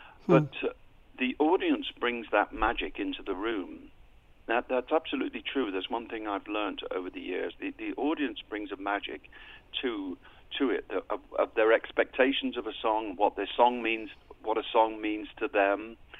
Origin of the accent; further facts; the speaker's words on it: South West England, United Kingdom; The band was actually started in Birmingham, not a place I'm from. I'm from the West Country of England, down south.